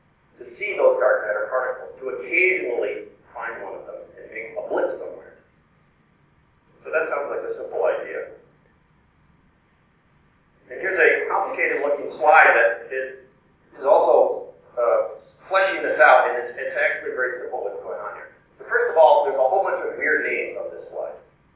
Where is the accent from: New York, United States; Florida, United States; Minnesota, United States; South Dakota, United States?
Minnesota, United States; I grew up in Minnesota, so I can vouch for the fact that it's a broken leaf.